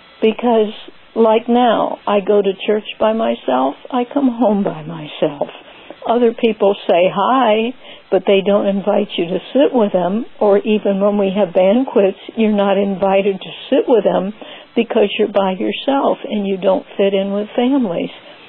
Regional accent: Georgia, United States; I'm from the North Georgia Mountains, and I have a question. I'm 73, I'm going to be 74 in August

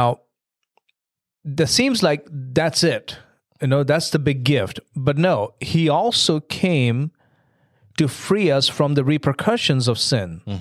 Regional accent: India; growing up in India

